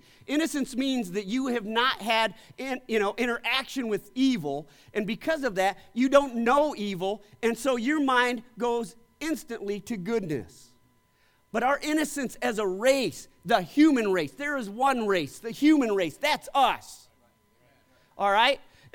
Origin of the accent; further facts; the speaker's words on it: Pennsylvania, United States; I grew up in the Poconos, you know. I mean, most people there are in sweats and have teeth missing.